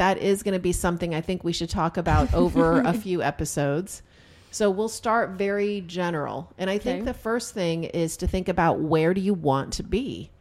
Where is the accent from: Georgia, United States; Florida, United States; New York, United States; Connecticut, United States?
Florida, United States; West Palm Beach; also born or lived in Boston / Tallahassee; so we're from West Palm Beach.